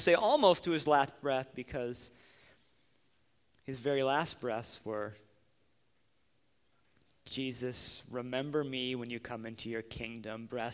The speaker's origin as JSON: {"language": "English", "region": "Wisconsin", "country": "United States", "said": "definitely not one of the best products to come out of my home state."}